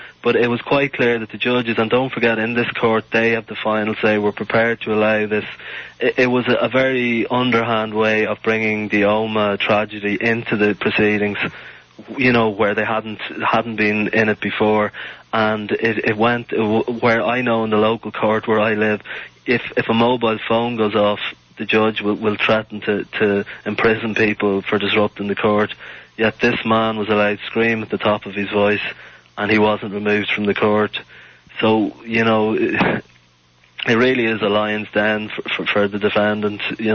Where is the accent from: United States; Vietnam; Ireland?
Ireland; Dublin, Leinster; now in Drogheda, Ireland; I'm living in Drogheda in County Louth, but I'm from Dublin originally